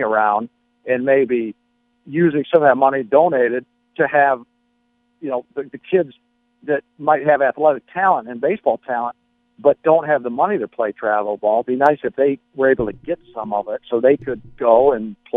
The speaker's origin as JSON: {"language": "English", "region": "Michigan", "country": "United States", "tie": "born or raised there", "said": "I grew up in Michigan and I was there during the 1984 season"}